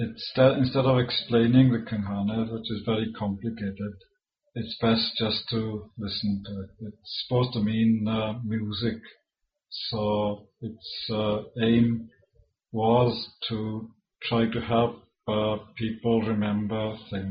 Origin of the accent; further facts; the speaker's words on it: Wales, United Kingdom; accent: Silurian, Swansea Valley dialect; First, I'll read them out in Welsh, in my Silurian accent, which is Swansea Valley dialect, increasingly rare these days.